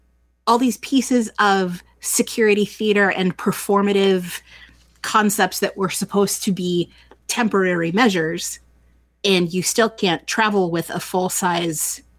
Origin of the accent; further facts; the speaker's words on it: Midwest, United States; I grew up in the Midwest. We had tornado drills because that was a possibility.